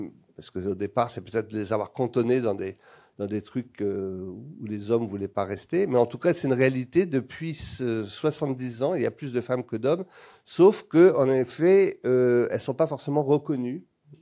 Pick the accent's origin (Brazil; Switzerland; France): France; Brittany; Puis moi, je suis breton, donc j'écoute toujours les conseils.